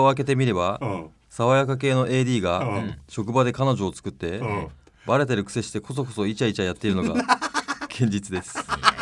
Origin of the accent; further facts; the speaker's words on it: Yamagata, Japan; ほう僕の地元山形とは違い